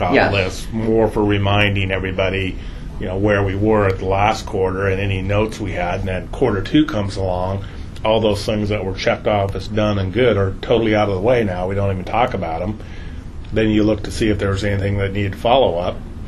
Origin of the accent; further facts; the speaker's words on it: Eugene, Oregon, United States; I grew up in Eugene